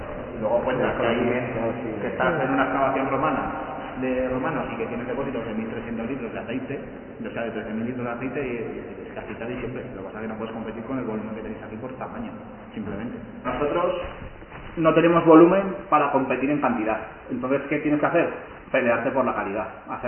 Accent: Málaga, Andalusia, Spain; es que somos de Málaga

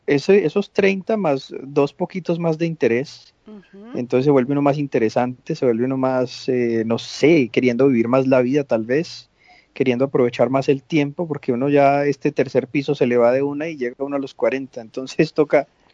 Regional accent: Medellín, Antioquia, Colombia; Yo soy de Medellín, Colombia.

